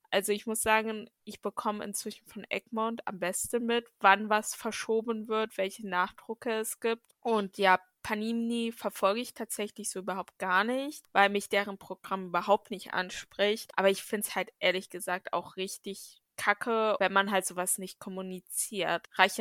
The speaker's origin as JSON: {"language": "German", "region": "Northern Germany", "country": "Germany", "said": "Also ich bin ja eigentlich aus Norddeutschland"}